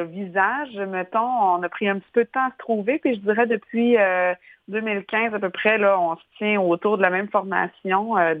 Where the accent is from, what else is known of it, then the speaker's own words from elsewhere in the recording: Quebec, Canada; now in Montreal, Canada; moi je suis une Montréalaise hybride, Laurentide, Canton de l'Est. J'ai beaucoup déménagé dans ma vie avec mes parents, mais là je vis à Montréal.